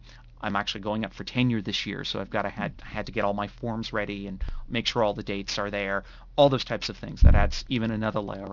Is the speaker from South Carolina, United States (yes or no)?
no; California, United States; now in Tennessee, United States; I'd never been through a tornado before coming to Tennessee. I grew up in California where we had earthquakes, but not tornadoes.